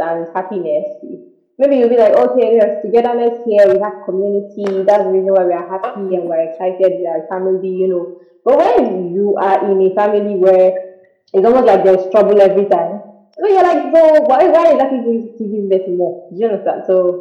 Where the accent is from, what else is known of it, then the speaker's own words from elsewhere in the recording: Nigeria; How to answer that question with regards to growing up in Nigeria. I think it was pretty Nigerian.